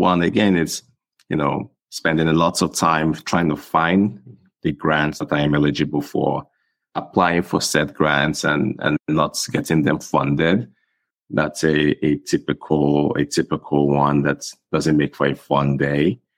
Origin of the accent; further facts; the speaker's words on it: Nigeria; I think growing up in Nigeria, I never really dreamed of becoming a professor as my full-time career.